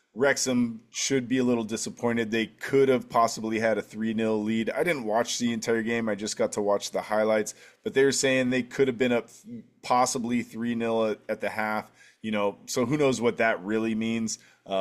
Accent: United States; I think it's us as an American.

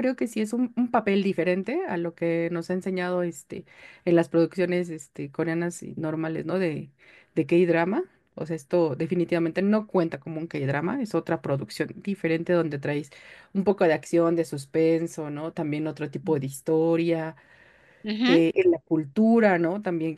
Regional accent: Mexico; como mexicana, el acento colombiano de todos modos es como que de repente hay cositas que se me pueden ir.

